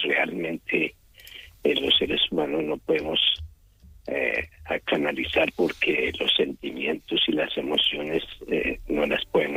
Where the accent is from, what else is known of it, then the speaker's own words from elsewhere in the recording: Colombia; Aquí, allá en Colombia, pues yo soy colombiano.